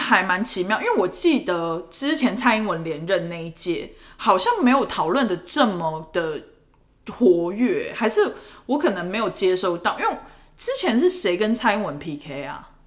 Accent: Taiwan; 就是你身为台湾人你本来就需要 aware

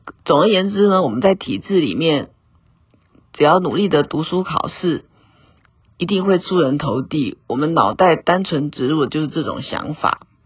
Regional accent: Taiwan; 可是我们东方人或是我们台湾人呢，常常会觉得跟朋友很熟

